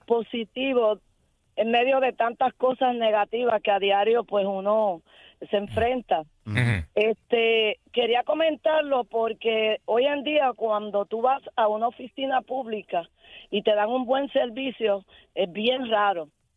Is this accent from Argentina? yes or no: no; Mayagüez, Puerto Rico; soy de Mayagüez